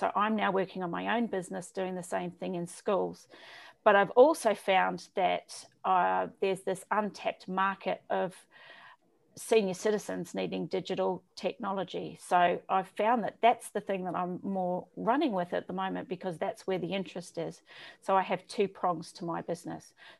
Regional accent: Australia; now in New Zealand; Three are in Australia, and I am an Australian, but I live in New Zealand.

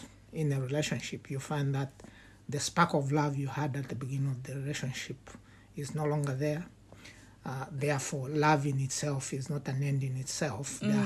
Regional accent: Zambia; moved away as an adult; now in United Kingdom; I was born and brought up in Zambia. I went to university in Zambia to study accounting and finance.

